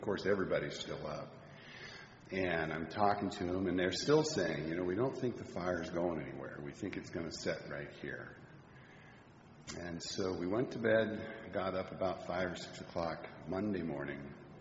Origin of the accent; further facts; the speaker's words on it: Leone Meadows, United States; I come from Leone Meadows